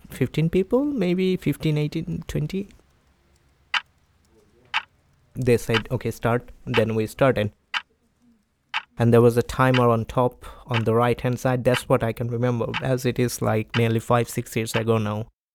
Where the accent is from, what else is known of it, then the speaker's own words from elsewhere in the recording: Bangladesh; now in United Kingdom; I am from Bangladesh. I first came into the UK at 2004.